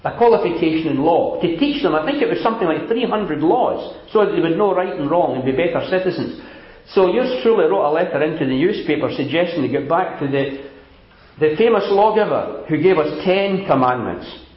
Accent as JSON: {"language": "English", "town": "Blackwood", "region": "Wales", "country": "United Kingdom", "tie": "born or raised there", "said": "she became a teacher, a primary teacher at a school I was brought up in Blackwood."}